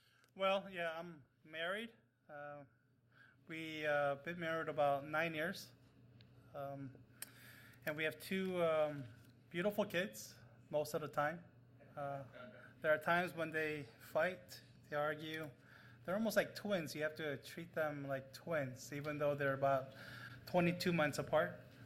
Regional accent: Chicago, Illinois, United States; But I'm originally from Chicago.

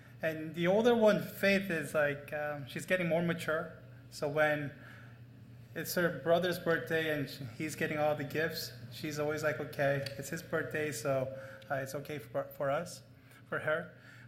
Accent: Chicago, Illinois, United States; But I'm originally from Chicago.

